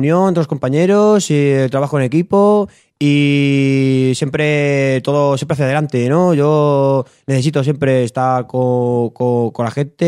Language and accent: Spanish; Castile, Spain; Yo soy de un pueblo de Castilla, de la meseta, del interior de la península, ¿vale? Ahí era donde yo me crié, ahí era donde yo empecé a jugar fútbol, a pegar mis primeras patadas.